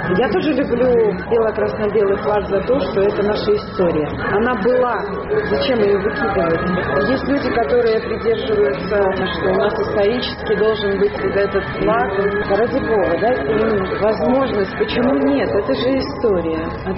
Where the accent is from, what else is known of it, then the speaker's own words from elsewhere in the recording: Belarus; Мы белорусы должны все-таки размовлять по-белорусски. Я очень люблю белорусский язык, я очень люблю белорусские песни. В какой-то степени я, наверное, патриот своей Беларуси.